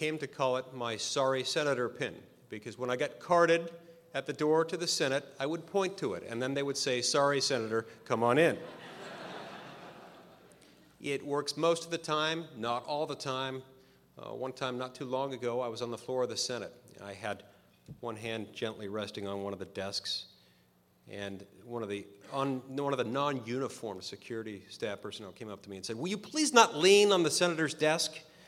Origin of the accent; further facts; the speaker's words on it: Utah, United States; I'm from Utah. I'm not used to getting carded.